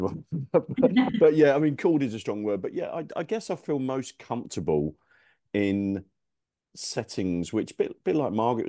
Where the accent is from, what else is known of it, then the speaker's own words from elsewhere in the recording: Edmonton, London, United Kingdom; born there; accent: northern English; also born or lived in North of England; now in Liverpool, United Kingdom; I've lived in the north of England since 1985, pretty much on and off. So I'm born in a place called Edmonton, North London. I still got my accent to a large extent, but I'm based in Liverpool now, actually.